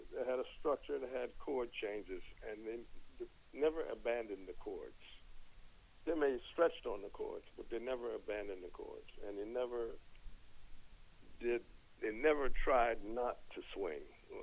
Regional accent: Philadelphia, Pennsylvania, United States; now in New York, United States; But I didn't grow up in New York. I grew up in Philly, in Philly area.

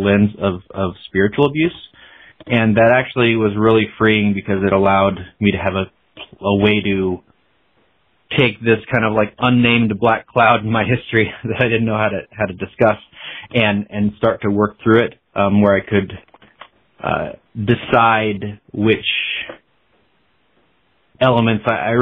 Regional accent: Pacific Northwest, United States; And, I was also from the Northwest. So … was like the dominant cultural influence of the whole region.

